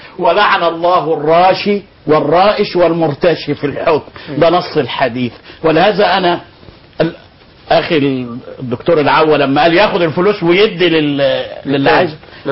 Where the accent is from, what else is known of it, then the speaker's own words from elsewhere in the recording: Egypt; ارضى نفسي كمصري، بلاش كمسلم، كمصري